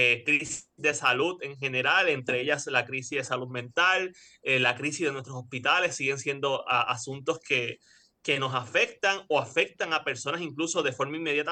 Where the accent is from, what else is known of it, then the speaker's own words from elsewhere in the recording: Puerto Rico; nos van a afectar a nosotros y a nosotras como puertorriqueños y puertorriqueñas.